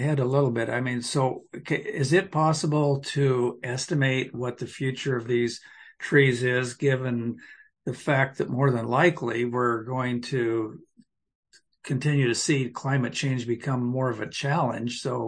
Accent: Oregon, United States; I grew up in Southern Oregon, and we called them madronas down there

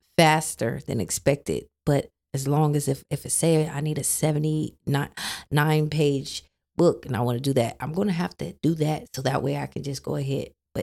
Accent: Tacoma, Washington, United States; So when it came to the library, they wanted the book because I'm from Tacoma.

